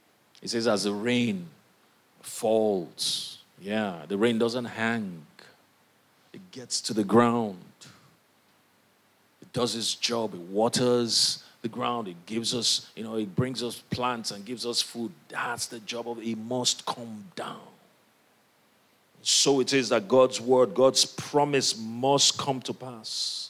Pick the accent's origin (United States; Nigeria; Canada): Nigeria; We are from Nigeria, the nations.